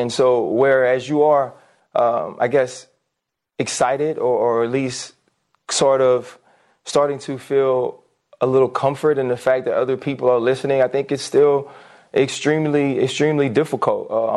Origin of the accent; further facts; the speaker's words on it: New Orleans, Louisiana, United States; You know, I grew up in New Orleans. I grew up in the South.